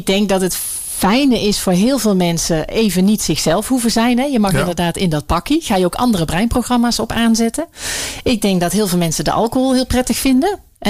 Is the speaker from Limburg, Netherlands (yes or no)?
no; Breda, North Brabant, Netherlands; Ik kom wel uit Breda, ja.